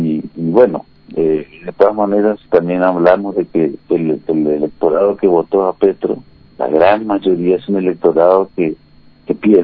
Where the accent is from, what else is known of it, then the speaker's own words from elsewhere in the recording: Argentina; now in Colombia; nosotros desde la Argentina, ciertas victorias y derrotas ideológicas, o sea que nuestra sangre, por lo menos desde que ya nací en la democracia, siempre lo he sentido, ¿no?